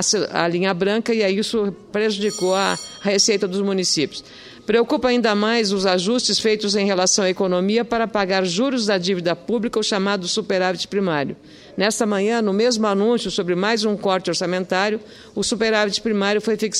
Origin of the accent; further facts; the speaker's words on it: Lagoa Vermelha, Rio Grande do Sul, Brazil; eu sou um pouco mais acima. Eu sou de Campos, de cima da serra. Caxias está na serra, e eu sou Lagoa Vermelha, Vacaria. É acima de... Vaca, 76 quilômetros de Vacaria, que é logo depois é Lagoa Vermelha.